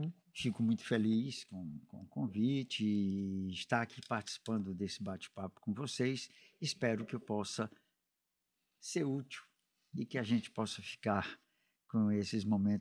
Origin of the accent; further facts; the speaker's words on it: Piripiri, Piauí, Brazil; now in Fortaleza, Brazil; Eu sou de Piripiri e lá no Piauí eu já tinha atividade musical por acaso, claro.